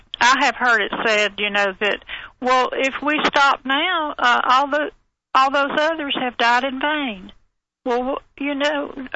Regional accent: United States; also born or lived in Georgia; Well, I wasn't born here, but I was raised here.

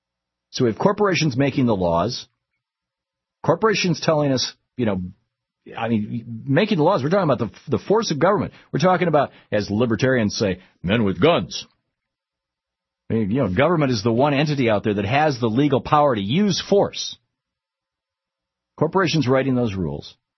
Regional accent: Michigan, United States; I remember growing up in Michigan, we had the Detroit News and the Detroit Free Press.

